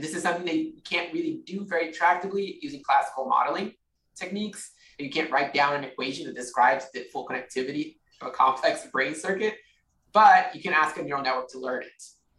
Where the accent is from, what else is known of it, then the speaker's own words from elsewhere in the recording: Brazil; While I grew up in Brazil, and while I was there, I was very into computer gaming.